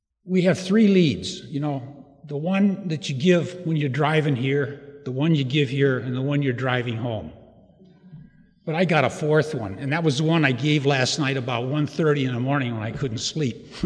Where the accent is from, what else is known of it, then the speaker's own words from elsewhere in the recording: Montana, United States; I was raised in Montana. Now, everybody doesn't love Montana, but as a boy, I absolutely loved Montana, and I had an idyllic boyhood.